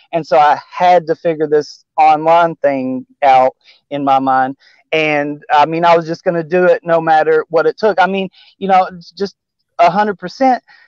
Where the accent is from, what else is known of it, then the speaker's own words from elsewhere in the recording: Tennessee, United States; I am basically at heart just an old country boy from Tennessee. You know, I grew up in Tennessee.